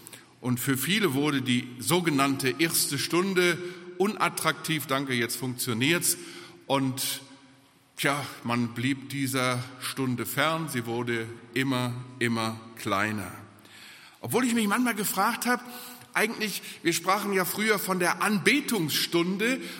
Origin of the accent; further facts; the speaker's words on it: Wuppertal, North Rhine-Westphalia, Germany; Ich bin in Wuppertal aufgewachsen, in einer großen Brüdergemeinde.